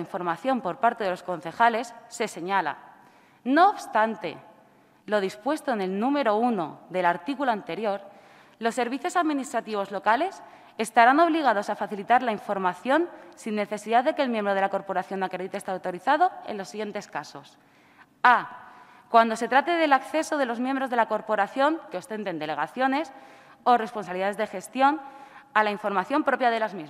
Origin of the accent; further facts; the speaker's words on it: Spain; Nuestra Carta Magna debe ser nuestra hoja de ruta como españoles y máxime como concejales